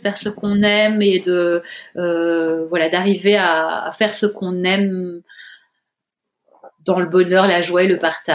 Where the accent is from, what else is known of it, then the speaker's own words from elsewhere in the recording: Belgium; moi je viens de la Belgique